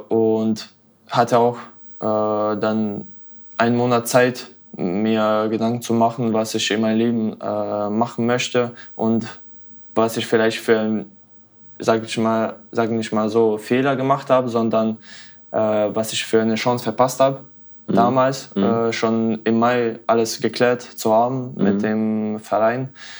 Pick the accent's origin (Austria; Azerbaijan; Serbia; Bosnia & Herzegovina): Bosnia & Herzegovina; now in Meppen, Germany; Also ich komme aus Bosnien, aus einem Dorf. Und das ist auch ähnlich wie Meppen. Aber Meppen ist deutlich größer als mein Dorf. Aber trotzdem so familiär, alles familiär.